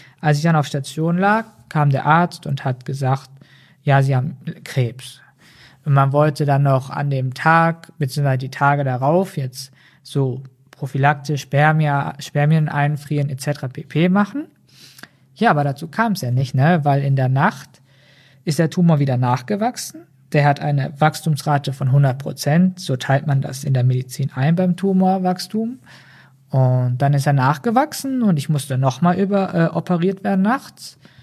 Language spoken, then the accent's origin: German; Herne, North Rhine-Westphalia, Germany; bin jetzt 20 Jahre alt, werde in 8 Tagen 21. Ich komme aus Herne